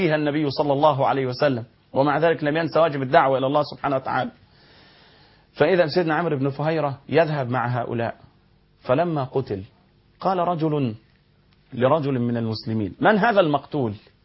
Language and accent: Arabic; Egypt; حتى الناس عندنا في مصر يقنطون في صلاة الفجر فحسب